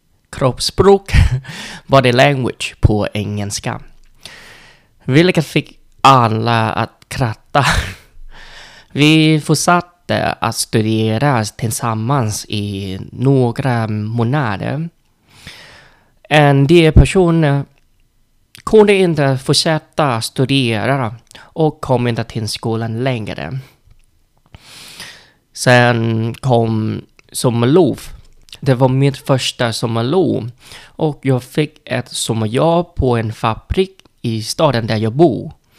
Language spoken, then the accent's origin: Swedish; Vietnam; Swedish is a second language; now in Sweden; Jag är en vietnames som bor i Sverige och lär mig svenska.